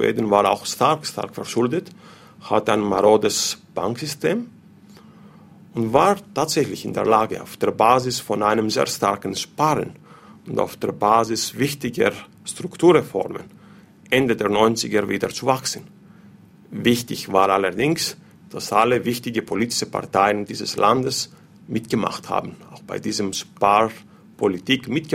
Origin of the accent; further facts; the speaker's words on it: Greece; Als Grieche bin ich schon zuversichtlich, als Ökonom etwas weniger.